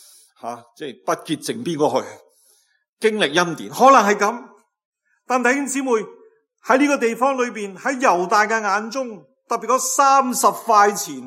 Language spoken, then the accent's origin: Cantonese; Guangdong, China; 不过我作为广东人，广东话有9个声调嘅。